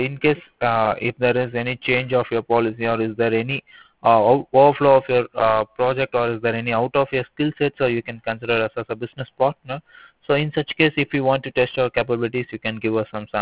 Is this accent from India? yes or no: yes; India; We are from India.